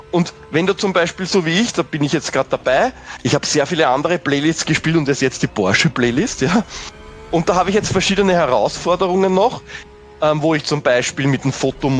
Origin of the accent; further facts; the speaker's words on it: Austria; als Österreicher